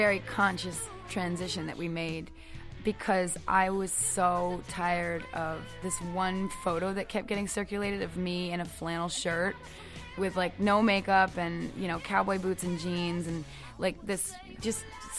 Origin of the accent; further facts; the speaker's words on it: Waitsfield, Vermont, United States; I grew up in Waitsfield, but Burlington is where a lot of our musical growth happened.